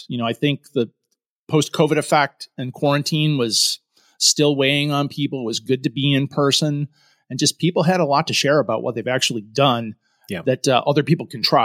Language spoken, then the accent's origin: English; Syracuse, New York, United States; Born and raised in Syracuse, went to school in Rochester. You know, 172 inches of snow a year, baby.